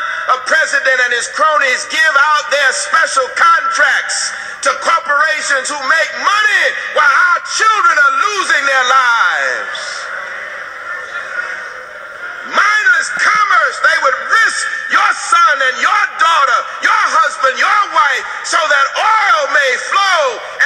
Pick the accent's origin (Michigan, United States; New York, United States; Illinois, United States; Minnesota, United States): New York, United States; I grew up in New York, and I remember in New York at one time there was a Manufacturers Hanover Bank